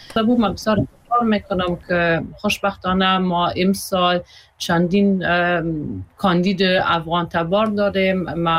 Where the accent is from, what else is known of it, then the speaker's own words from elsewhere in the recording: Hamburg, Germany; also born or lived in Kabul, Afghanistan; من در کابل افغانستان تولد شدیم، 1 ساله بودم که از افغانستان متاسفانه مهاجر شدیم، آمدیم آلمان، دمی آمبورگ ما کلان شدیم، دمینجا درس خواندیم